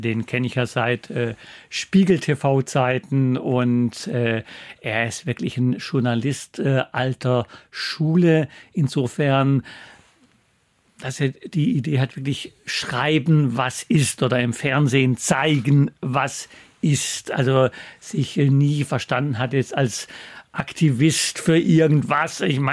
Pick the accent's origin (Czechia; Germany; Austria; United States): Germany; Staufen im Breisgau, Baden-Württemberg; now in Hamburg, Germany; Also ich komme ja eigentlich aus Süddeutschland, also aus dem Südwesten, Dreiländereck, Schweiz, Frankreich, Deutschland, Staufen im Breisgau in der Nähe von Freiburg.